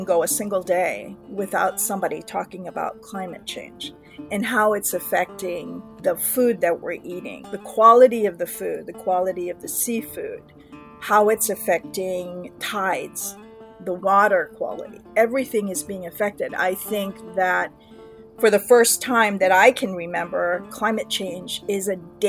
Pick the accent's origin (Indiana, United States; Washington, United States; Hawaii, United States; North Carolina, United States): Hawaii, United States; I am a Kanaka Maoli, which is a native Hawaiian. I was born and raised in Hawaii.